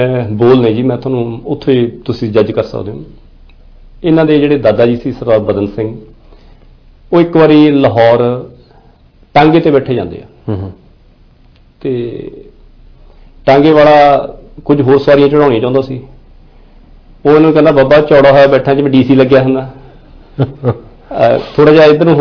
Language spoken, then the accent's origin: Punjabi; Sarabha, Punjab, India; also born or lived in Kalkha; ਦਰਅਸਲ ਮੇਰਾ ਜੱਦੀ ਪਿੰਡ ਕਾਲਖਾ ਜੀ ਪਰ ਮੇਰੀ ਜ਼ਿੰਦਗੀ ਦਾ 15 ਸਾਲ ਤੋਂ ਵੱਧ ਸਮਾਂ ਸਰਾਭੇ ਪਿੰਡ 'ਚ ਗੁਜ਼ਰਿਆ